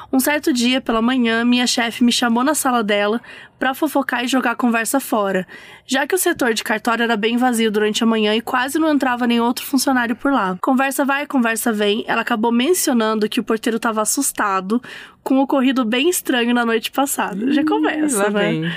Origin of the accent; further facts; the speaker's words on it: Curitiba, Paraná, Brazil; tenho 23 aninhos e sou aqui de Curitiba, do Paraná.